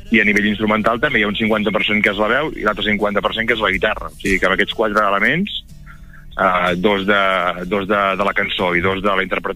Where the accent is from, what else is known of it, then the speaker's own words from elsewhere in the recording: La Bisbal d'Empordà, Catalonia, Spain; era a la Bisbal, el meu poble.